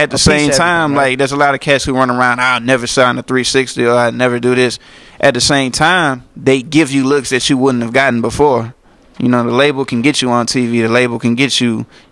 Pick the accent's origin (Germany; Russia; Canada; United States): United States; New Orleans, Louisiana; Yeah, I was in the hood, but I did me. Because I grew up in New Orleans where they kind of allow you to be who you are.